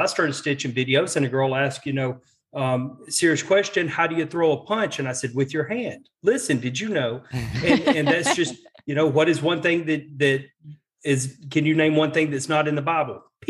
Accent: Alabama, United States; I'm from Alabama, and I'm proud of it, Roll Tide.

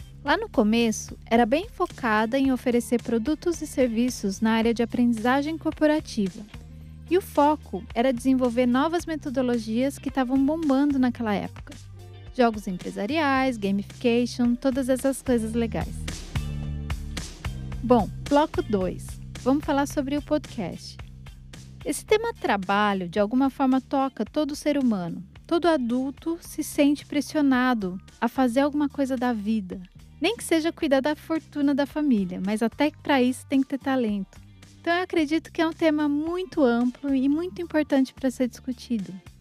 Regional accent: São Manuel, São Paulo, Brazil; now in United States; Eu nasci em São Manuel, interior de São Paulo, terra de café e cana-de-açúcar. Eu cresci rodeada por essas plantações e por gente forte igual café e doce igual caldo de cana. Eu moro nos Estados Unidos há 6 anos

